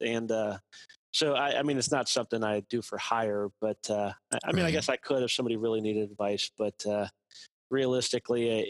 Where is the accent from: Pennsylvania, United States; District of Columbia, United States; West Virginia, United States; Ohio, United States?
Ohio, United States; Cincinnati; I'm from the Mill Creek Valley and here in Cincinnati. Dates back to my earliest business from the Valley